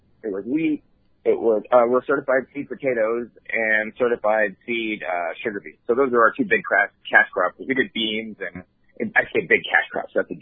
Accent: Dayton, Ohio, United States; born there; I was born in Dayton, Ohio, on Wright-Patterson Air Force Base.

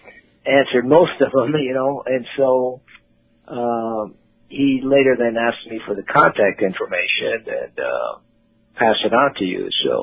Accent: South Bend, Indiana, United States; born there; I was born in South Bend, Indiana. I had six brothers.

